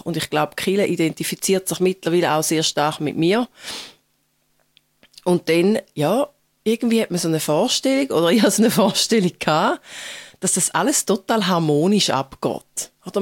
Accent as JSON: {"language": "German", "region": "Zurich", "country": "Switzerland", "tie": "born or raised there", "also_born_or_lived": "London", "moved": "yes", "said": "Es ist zwar das Land, wo ich aufgewachsen bin, aber trotzdem ist es irgendwie eher ein Weiterziehen als ein Zurückkehren."}